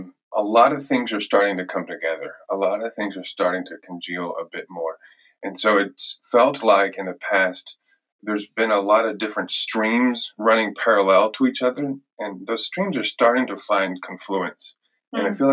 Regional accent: Texas, United States; I'm originally from Texas.

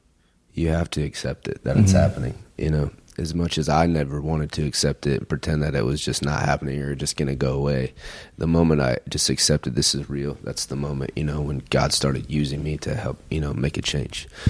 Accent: Iowa, United States; And so we came through Iowa, my home state, and we were opening up for

